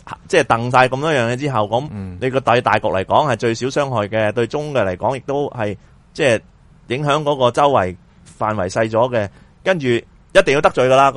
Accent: Taishan, Guangdong, China; 譬如咁讲我系台山人

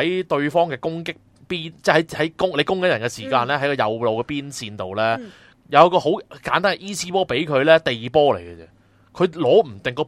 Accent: China; 政我哋中国人简单啲叫政通人和。

